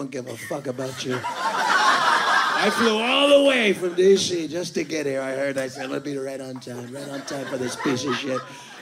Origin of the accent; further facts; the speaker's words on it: New York City, New York, United States; I'm from New York City.